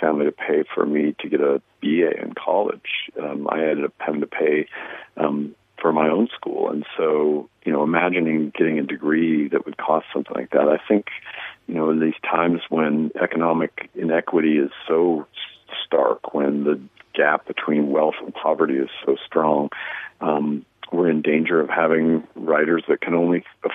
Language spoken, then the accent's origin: English; Spokane, Washington, United States; I was born in Spokane in 1965. Beginning in about 1978, when I was 13, I wanted to leave. 9. I'm still here.